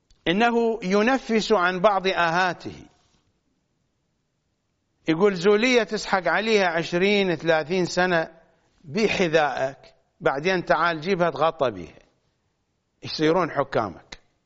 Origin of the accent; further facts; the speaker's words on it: Iraq; منذ صغرنا ونحن نعيش في العراق ولسنا في العراق